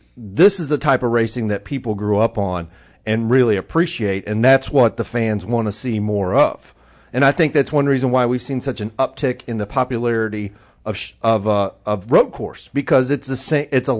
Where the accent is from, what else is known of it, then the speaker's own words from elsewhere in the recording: Michigan, United States; I mean, I know I came from Michigan. I went to Toledo Speedway, which is a half mile track. I went to Flat Rock. It was a quarter mile track.